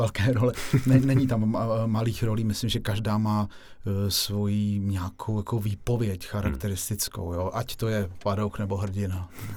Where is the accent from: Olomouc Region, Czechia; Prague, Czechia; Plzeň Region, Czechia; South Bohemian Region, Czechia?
South Bohemian Region, Czechia; Písek; born there; Tam jsem se narodil, v Písku. Kousek od Písku mám, doposud tam vlastně bydlí moje mamka v domě.